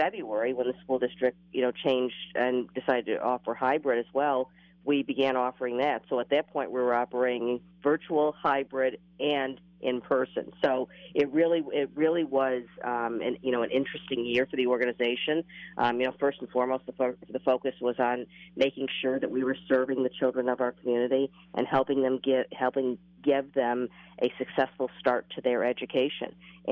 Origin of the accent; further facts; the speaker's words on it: Rochester, New York, United States; I grew up in Rochester. I have never seen the community pull together the way it has through the COVID pandemic.